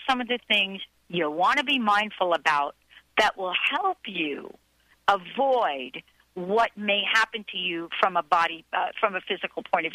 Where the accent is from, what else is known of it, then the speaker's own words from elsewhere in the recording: Bronx, New York, United States; I grew up in the Bronx, you know, and we were always told.